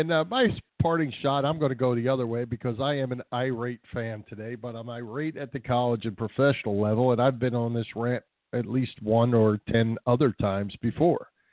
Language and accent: English; Cottondale, United States; One of my hometown Cottondale old friends went to school with his brother and sister